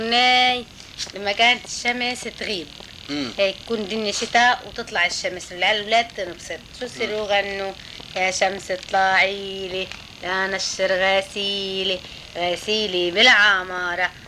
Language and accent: Arabic; Baalbek, Baalbek-Hermel, Lebanon; born there; ولدت ببعلبك.